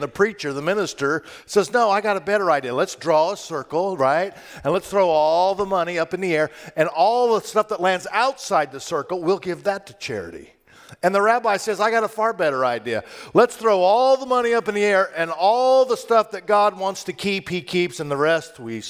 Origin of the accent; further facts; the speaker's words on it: Kansas, United States; I'm from Kansas. I just want to tell you, I never heard of firefalls until I came here and saw some of these pictures.